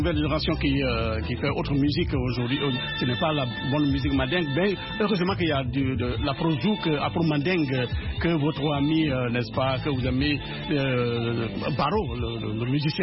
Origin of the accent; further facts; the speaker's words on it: Conakry, Guinea; j'ai grandi dans un quartier à Conakry appelé Dixine Mosquée